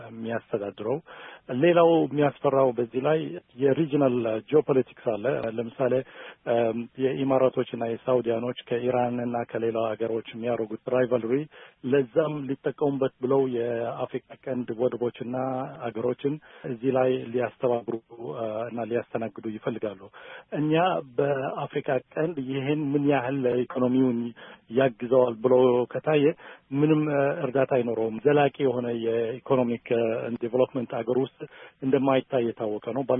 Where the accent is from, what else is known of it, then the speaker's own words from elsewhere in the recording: Eritrea; now in London, United Kingdom; ምኖርበት ቦታ ለንደን ነው፣ እንግሊዝ ሀገር። በትውልድ ኤርትራዊ ነኝ